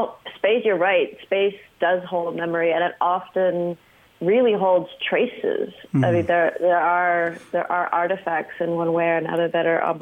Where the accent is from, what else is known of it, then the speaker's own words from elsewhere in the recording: California, United States; moved away; also born or lived in Deep South; Well, I was from California, and then we ended up in the Deep South, and I didn't go to school. I lived in the middle of absolutely nowhere in the Deep South.